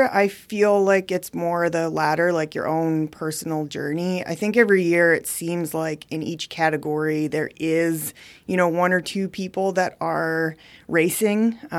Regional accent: Yukon, Canada; having grown up watching the Yukon Quest dog sled race and just growing up in the Yukon experiencing the winter

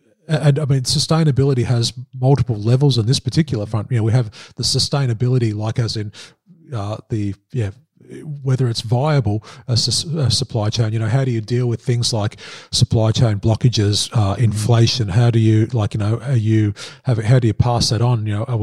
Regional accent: Australia; my home country of Australia

